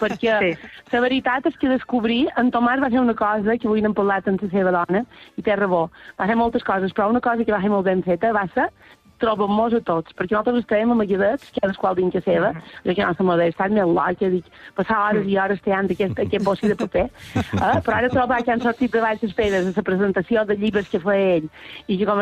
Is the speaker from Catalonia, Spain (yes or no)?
no; Balearic Islands, Spain; com a mallorquina.